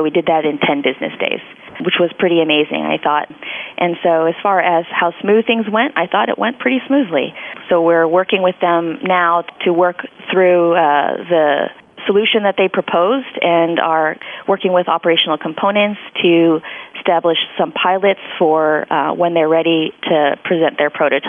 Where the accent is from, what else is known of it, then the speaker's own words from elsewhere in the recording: Bay Area, California, United States; I'm actually from out here originally. I'm from the Bay Area, so it's not too foreign to me.